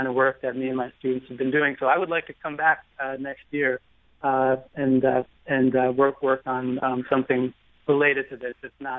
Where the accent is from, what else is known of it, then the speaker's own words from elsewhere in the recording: New York, United States; I'm not from St. Louis. I'm from New York, but I just have really enjoyed working there.